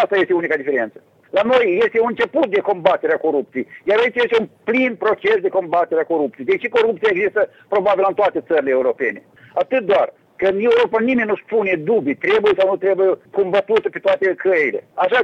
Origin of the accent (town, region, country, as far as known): Moldova